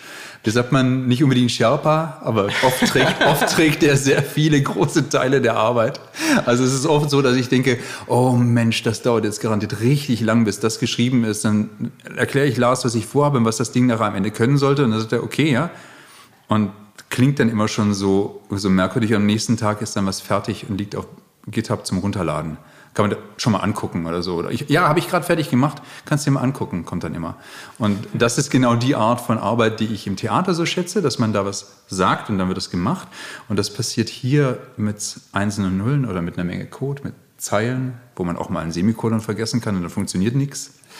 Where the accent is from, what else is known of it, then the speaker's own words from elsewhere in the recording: Stuttgart, Baden-Württemberg, Germany; Ich komme aus Stuttgart, wo die Computerkunst vor 60 Jahren so en vogue wurde ganz langsam.